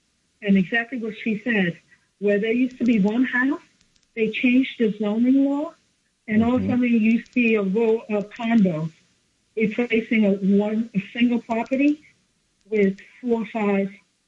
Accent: New Jersey, United States; I'm from New Jersey, and everything your guest spoke about is happening here in New Jersey.

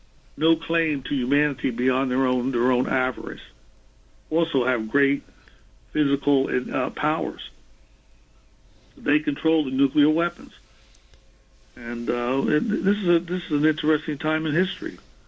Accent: New York, United States; as New Yorker speaking

